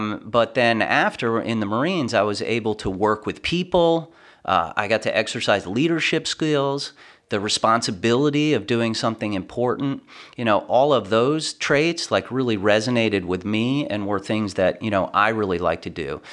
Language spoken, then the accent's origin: English; Connecticut, United States; Yeah, so I grew up in Connecticut in a typical middle-class family